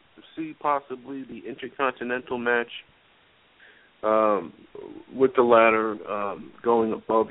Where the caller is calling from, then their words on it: Florida, United States; from Florida.